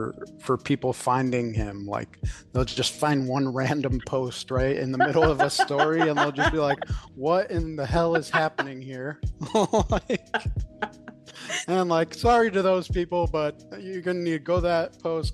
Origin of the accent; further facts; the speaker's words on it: Chicago, Illinois, United States; also born or lived in Florida; I was born in Florida, but grew up in like the Chicago area